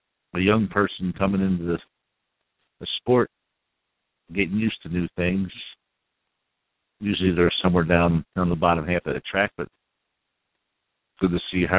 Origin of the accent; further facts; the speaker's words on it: Turnersville, New Jersey, United States; I'm from Turnersville, which is considered Washington Township, southern New Jersey